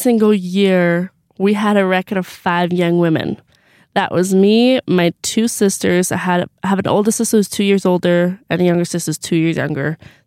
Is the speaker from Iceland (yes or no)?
yes; Iceland; now in Rexburg, United States; growing up in Iceland where there's no church at all, basically.